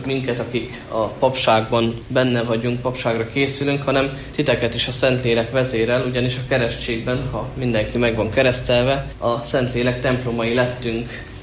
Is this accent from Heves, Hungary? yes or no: yes; Gyöngyöspata, Heves, Hungary; Gyöngyöspatáról származom, általános iskolámat részben ott helyben, részben pedig itt Gyöngyösen az egyes iskolában végeztem, majd pedig elkerültem Esztergomba